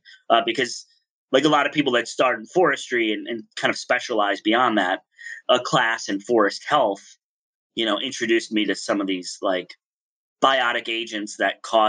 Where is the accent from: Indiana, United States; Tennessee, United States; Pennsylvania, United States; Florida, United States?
Pennsylvania, United States; I grew up in a really rural area. I grew up in Susquehanna County, Pennsylvania, which is the most northeast corner of Pennsylvania, the county with the most dirt roads of any county in Pennsylvania.